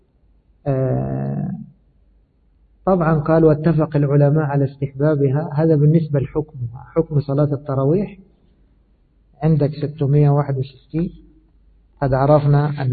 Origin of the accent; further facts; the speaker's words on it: Egypt; أنا كنت أعرف مسجد عندنا في مصر معروف أن هذا مسجد الختمة